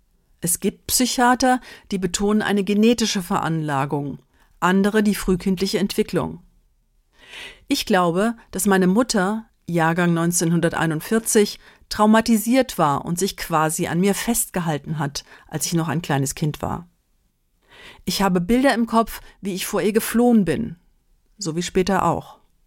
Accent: Rhineland-Palatinate, Germany; Einige Male habe ich jetzt meine Eltern in dem Dorf in Rheinhessen besucht, wo ich aufgewachsen bin.

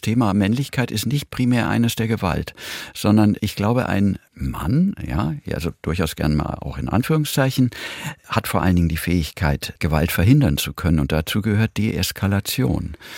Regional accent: Germany; also ich verstehe mich bis heute als Europäer, aber natürlich, trotzdem ist eben die angemessene Antwort, ich komme nun mal aus Deutschland.

